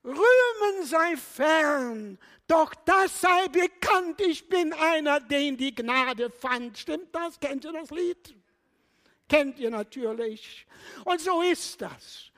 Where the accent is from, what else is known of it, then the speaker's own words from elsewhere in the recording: Poland; born there; German is a second language; Ich wurde in Polen geboren. Ich war 9 Jahre alt, als der Krieg anfing.